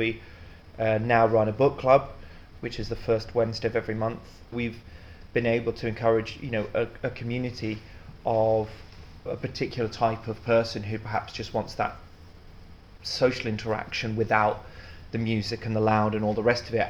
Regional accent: London, United Kingdom; now in Manchester, United Kingdom; I was originally from London, but I moved up to Manchester 10 years ago.

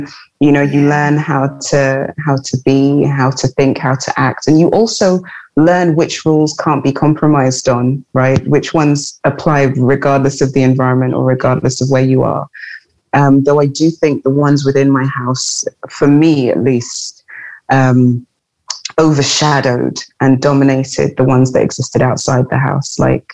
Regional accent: London, United Kingdom; I grew up in London. That's the physical place that I inhabited, and in a house with, you know, parents and a sibling at first and cousins and extended family

